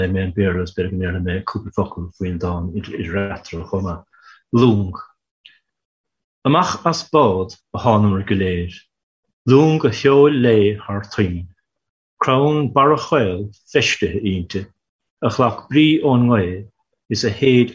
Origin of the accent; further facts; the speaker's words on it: Ireland; I was thinking that these new immigrants are as much Irish as we are, because as I say, we all immigrated into the island at some stage.